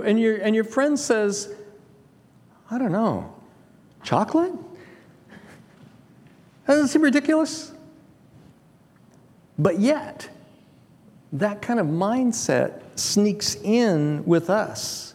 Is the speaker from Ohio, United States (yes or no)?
no; Longview, Washington, United States; I grew up in Longview, pulp town. There were 3 pulp mills.